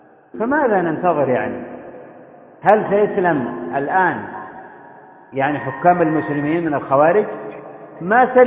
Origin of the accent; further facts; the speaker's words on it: Yemen; بلادنا اليمن السعيد, اليمن المبارك, أهل الحكمة والإيمان